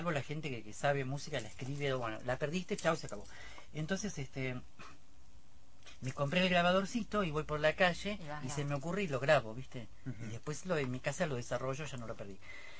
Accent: La Plata, Buenos Aires Province, Argentina; born there; lo llevo por mi barrio, que es, sí, donde yo nací

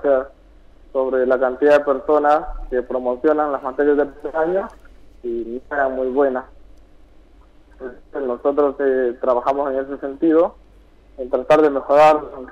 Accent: El Salvador; now in La Plata, Argentina; Exactamente, sí, yo soy de El Salvador, nací ya en el 2013 en la línea de Argentina, y bueno, acá estoy ya estudiando

